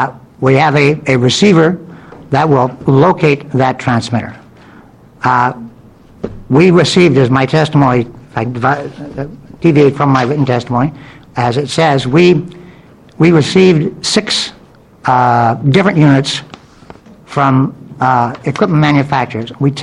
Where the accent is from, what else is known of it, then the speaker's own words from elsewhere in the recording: Portland, Oregon, United States; from Portland.